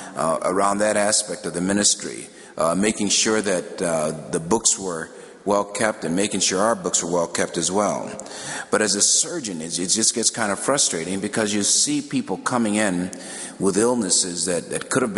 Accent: Chicago, Illinois, United States; I was born and raised in Chicago, 1952, and it was a very tough time of living in Chicago.

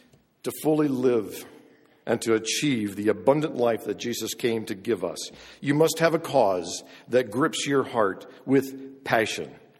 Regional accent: Côte d’Ivoire; My mom and dad were missionaries, and I grew up in the Ivory Coast of West Africa. I was a typical missionary kid.

